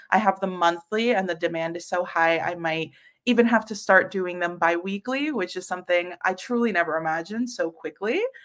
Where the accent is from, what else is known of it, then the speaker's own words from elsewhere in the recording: Florida, United States; I grew up in Florida, so I get so much FOMO with snow days